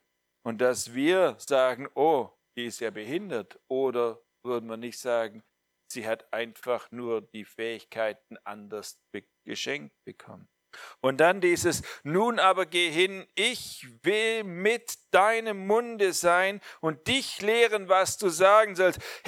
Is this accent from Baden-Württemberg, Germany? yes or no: yes; Baden-Württemberg, Germany; aber als Schwabe richtig zu sprechen, das ist echt schwer.